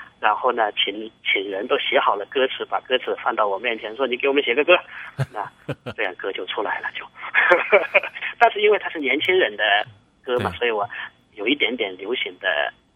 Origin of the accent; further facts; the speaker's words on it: China; 我是大陆来的。